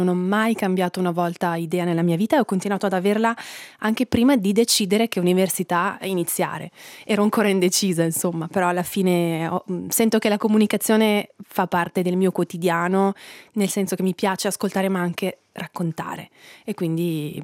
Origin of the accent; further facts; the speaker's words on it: Savognin, Graubünden, Switzerland; la mia mamma è di Riom, che è questo paesino di fronte a Kunter, Savognin, dove è nata e cresciuta, e quindi sono, sì, cresciuta nel canton Grigioni in parte.